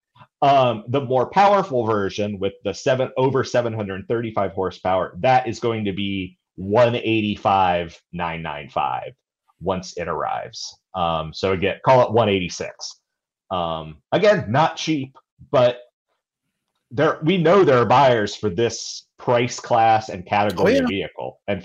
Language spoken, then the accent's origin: English; United States; and I say this as an American, it looks very American.